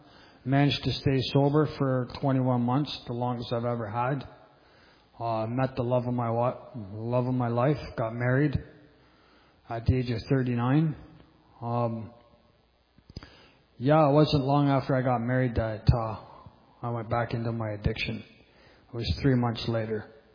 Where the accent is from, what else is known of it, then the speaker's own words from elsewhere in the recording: London, Ontario, Canada; also born or lived in St. Catharines, Canada; I'm 44 years old. I come from St. Catharines, Ontario. I was born and raised in London.